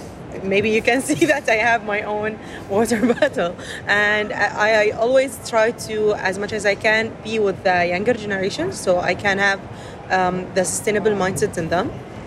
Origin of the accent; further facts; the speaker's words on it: Bahrain; I'm from Bahrain.